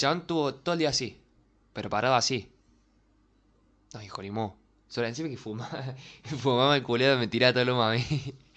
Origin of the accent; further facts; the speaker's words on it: Argentina; Porque obviamente en mi país, yo quiero que todo el mundo esté bien